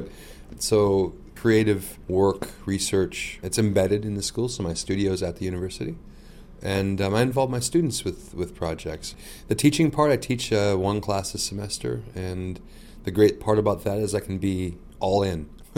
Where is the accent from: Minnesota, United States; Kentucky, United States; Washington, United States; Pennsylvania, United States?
Minnesota, United States; Moorhead; now in Fargo, United States; I was born in Morehead, Minnesota, which is right across the river from Fargo. I'm a proud Minnesotan who now lives in North Dakota.